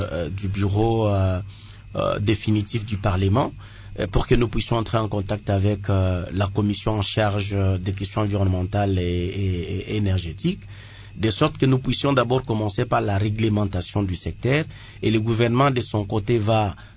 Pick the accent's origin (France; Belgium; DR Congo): DR Congo; mais c'est une responsabilité de tous les fils et toutes les filles de la RDC en tant que Congolais.